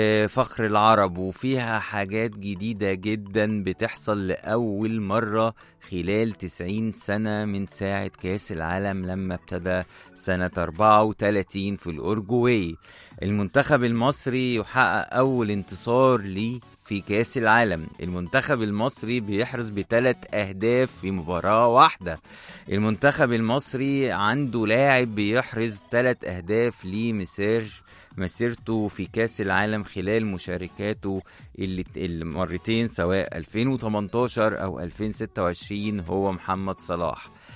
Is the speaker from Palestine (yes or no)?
no; Egypt; بتكلم ان انا مشجع مصري. انا النهاردة بتكلم ان انا مواطن مصري